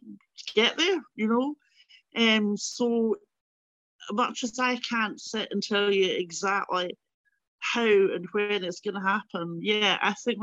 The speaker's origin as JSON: {"language": "English", "region": "London", "country": "United Kingdom", "tie": "born or raised there", "said": "growing up in London and going back to Glasgow and going back to Scotland"}